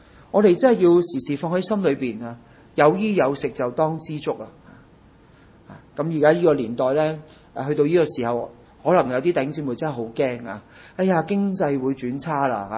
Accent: Hong Kong; 所以我哋虽然出身喺香港，成长喺香港，我哋样样嘢都好舒服。

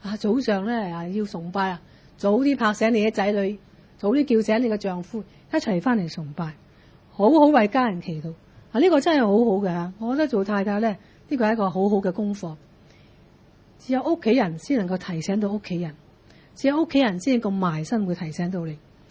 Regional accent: Guangdong, China; 咁所以我哋广东人讲咧，听老婆话咧就会发达。

